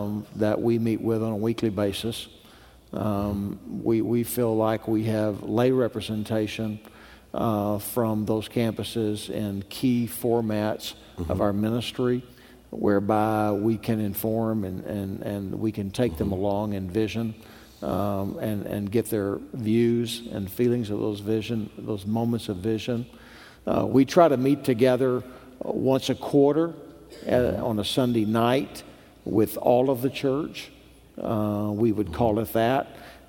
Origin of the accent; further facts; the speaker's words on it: Texas, United States; I'm from South Texas, so if it wasn't Hispanic, I would never heard of a church plant.